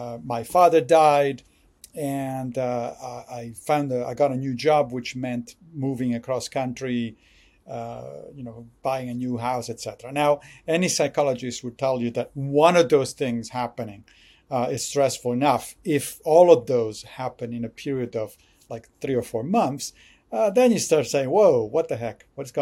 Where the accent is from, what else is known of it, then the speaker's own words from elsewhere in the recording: Rome, Lazio, Italy; moved away; when I was growing up in Rome, Italy, in high school, I studied Latin